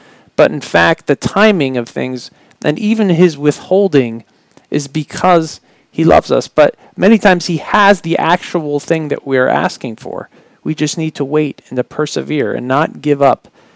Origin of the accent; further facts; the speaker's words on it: King of Prussia, Pennsylvania, United States; I'm from the King of Prussia area. That's where I grew up.